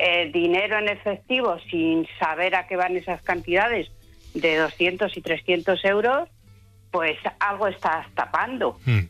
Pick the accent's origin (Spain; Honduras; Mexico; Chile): Spain; Zamora, Castile and León; que soy de Zamora, que nunca lo digo.